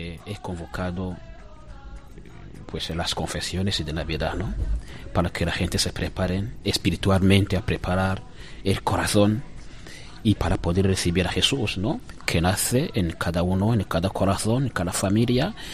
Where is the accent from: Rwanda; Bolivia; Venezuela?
Rwanda; now in Spain; soy de Ruanda y estoy aquí en España desde el año 2000